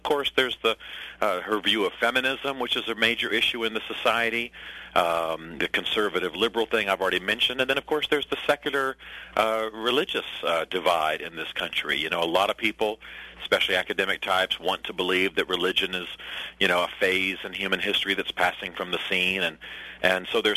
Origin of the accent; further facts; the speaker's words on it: Nashville, Tennessee, United States; Her whole state only has half the number of people in it of my hometown of Nashville, Tennessee.